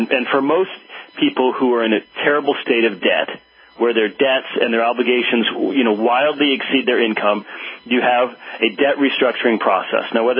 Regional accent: United States; it's really embarrassing to me as an American, because I love this country very much.

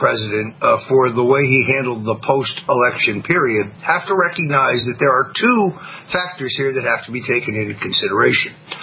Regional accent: Florida, United States; So, for example, Senator Marco Rubio here in my home state of Florida.

